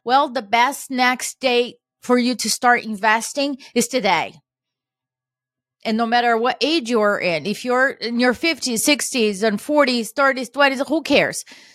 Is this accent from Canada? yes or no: no; Brazil; I was born and raised in Brazil.